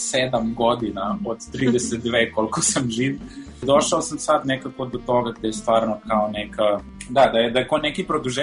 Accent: Sarajevo, Federation of Bosnia and Herzegovina, Bosnia & Herzegovina; jesam iz Balkana i deo svog detinjstva sam proveo isto u Sarajevu, u Bosni

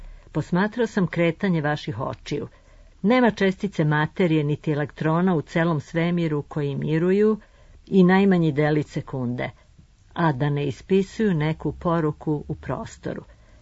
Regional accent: Zemun, Belgrade, Serbia; putovanje moj rodni grad Zemun

